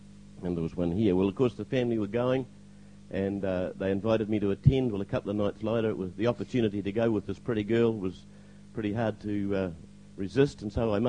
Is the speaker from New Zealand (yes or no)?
no; Cambridge, East of England, United Kingdom; I come from Cambridge. I was born there. What education I had was had in Cambridge, because I left at the end of the fourth form.